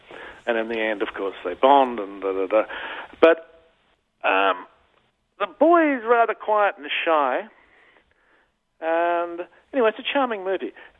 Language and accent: English; Australia; I'm 61. So I was born in 1943, and my country and your country, too, were at war with Japan.